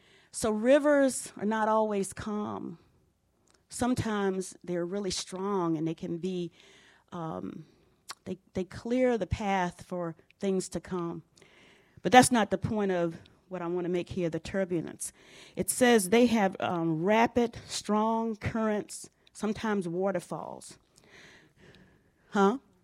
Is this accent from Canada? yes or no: no; Virginia, United States; You all know I'm from Virginia, and I don't remember how old I was, but there's a river that runs through